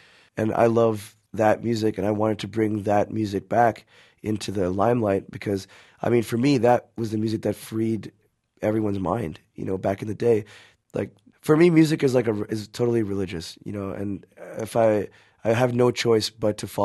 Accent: Montreal, Quebec, Canada; I was born and raised in Montreal, which is I'm very happy because the French part of me has a lot to do with why I am a punk rock man.

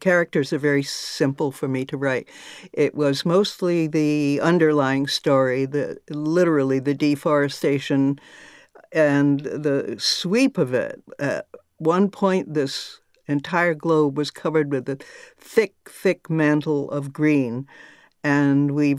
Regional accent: New England, United States; I grew up in New England, where logging began early and has persisted unto this day.

